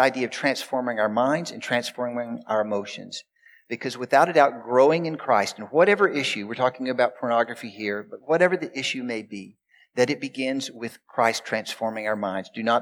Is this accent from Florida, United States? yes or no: no; Texas, United States; accent: Texan; also born or lived in Saskatchewan; now in British Columbia, Canada; So I used to live in Saskatchewan. I'm from Texas originally. You've kind of probably noticed the accent.